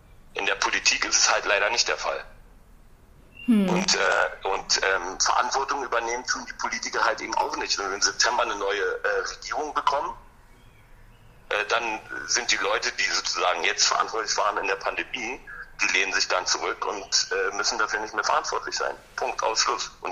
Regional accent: Berlin, Germany; Ich bin halt Berliner mit Leib und Seele

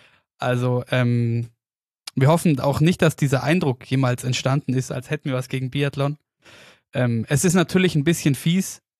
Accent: Oberstdorf, Bavaria, Germany; bei uns daheim in Oberstdorf im März

